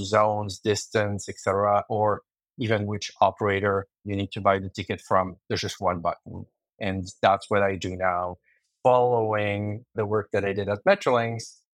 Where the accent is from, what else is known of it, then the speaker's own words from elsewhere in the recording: Geneva, Switzerland; moved away as an adult; also born or lived in Montreal / Calgary; now in Toronto, Canada; I was born in Geneva, Switzerland, where I spent my childhood and I lived until my high school certificate and mandatory army service. And then I moved to Montreal to study at McGill and was transferred to Calgary before coming to Toronto.